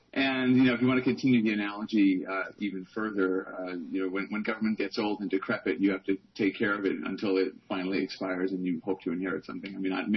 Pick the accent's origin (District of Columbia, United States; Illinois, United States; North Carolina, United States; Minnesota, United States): Illinois, United States; Skokie; I remember what we learned in fourth grade when I was growing up in Skokie.